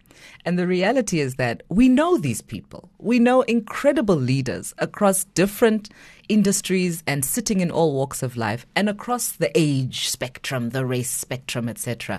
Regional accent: Johannesburg, Gauteng, South Africa; born there; So I was born in Hillbrow.

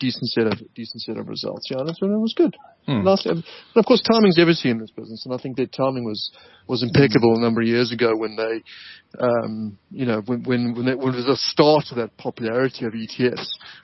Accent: South Africa; But you can invest anywhere. As a South African, pretty much.

